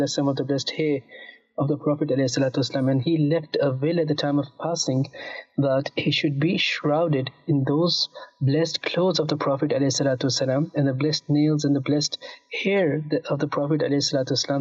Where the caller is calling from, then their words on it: London, United Kingdom; currently from London, in the UK.